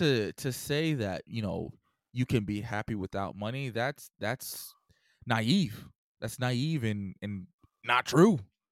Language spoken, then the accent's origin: English; Jamaica; I'm Jamaican, so I have a lot of family who works in the hospital.